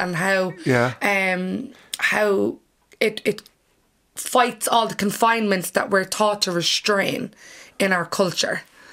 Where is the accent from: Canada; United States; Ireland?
Ireland; problem with Irish society is that they think that it's okay to be racist against travellers because we're Irish.